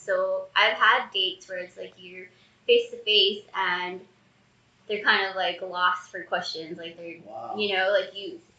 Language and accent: English; California, United States; From California.